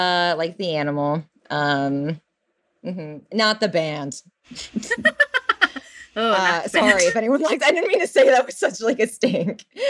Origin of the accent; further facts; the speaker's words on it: Great Lakes, United States; I grew up right on Lake Michigan.